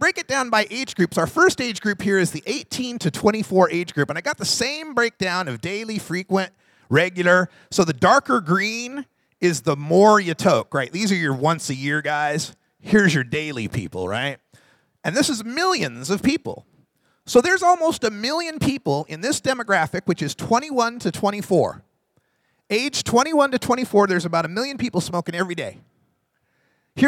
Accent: Oregon, United States; I'd like to brag a little that my home state of Oregon is the most pot-smoking state in the country.

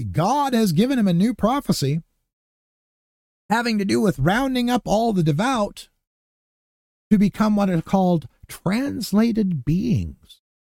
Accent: Grants Pass, Oregon, United States; owes to my hometown here in Oregon, Grants Pass

